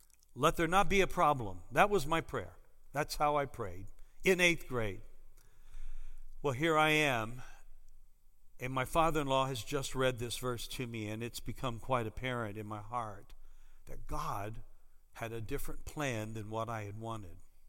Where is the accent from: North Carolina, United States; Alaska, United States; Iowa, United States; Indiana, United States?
Indiana, United States; I remember wanting a boy so bad, a young son, to play basketball with growing up in Indiana.